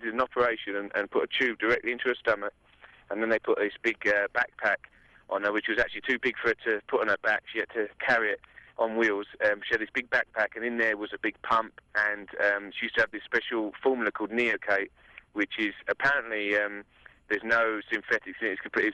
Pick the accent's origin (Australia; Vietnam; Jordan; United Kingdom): United Kingdom; England; now in Colorado, United States; I'm not a Colorado native. No, I'm from England, and me and my wife moved over here about a year ago.